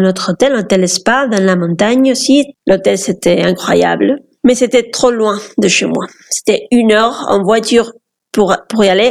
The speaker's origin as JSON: {"language": "French", "country": "Spain", "second_language": "French", "said": "j'ai 43 ans. Je suis espagnole, j'habite au nord de l'Espagne, près de Bilbao."}